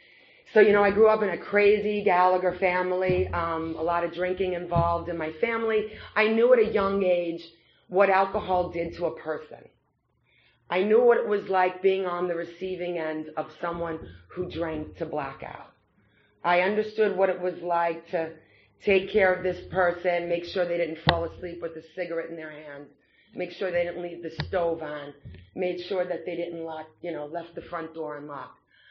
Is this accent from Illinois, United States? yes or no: no; Brooklyn, New York, United States; accent: Brooklyn; You could probably tell I'm from Brooklyn, New York. I haven't been able to get rid of the accent quite yet.